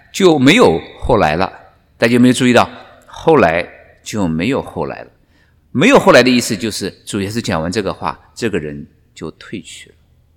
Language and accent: Chinese; China; 这个错误我们中国人有个成语